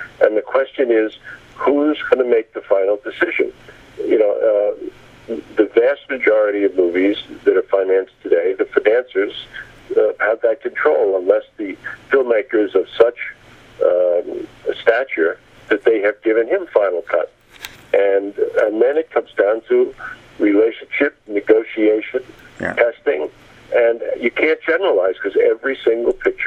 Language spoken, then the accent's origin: English; New York, United States; I am a New Yorker.